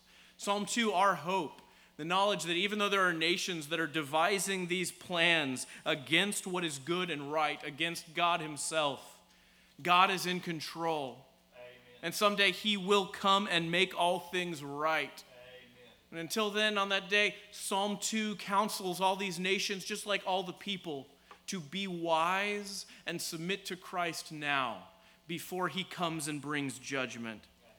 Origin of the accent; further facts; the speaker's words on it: Dallas, Texas, United States; We're from Dallas area, and my parents still live there, and my younger brother does.